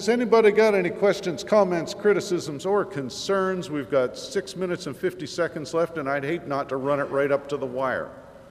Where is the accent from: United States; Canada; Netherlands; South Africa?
Canada; I'm Canadian, I like hockey tape.